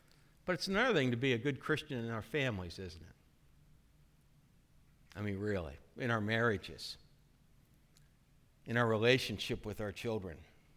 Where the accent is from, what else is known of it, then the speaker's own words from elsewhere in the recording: Phillipsburg, United States; I'm from Phillipsburg, they're from Williamsport.